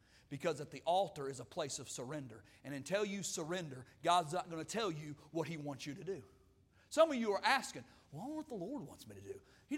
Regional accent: Arkansas, United States; I'm from Arkansas. I know about it. They got more rocks in Arkansas than they do soil.

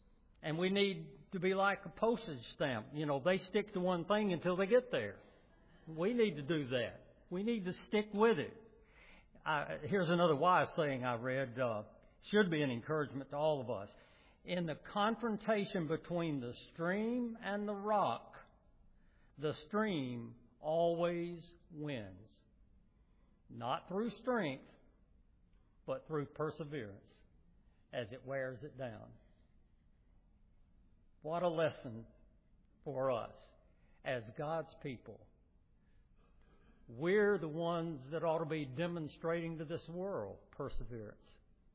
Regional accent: Huntsville, Alabama, United States; Of course, Ann and I grew up in Huntsville, Alabama, the Space and Rocket Center city.

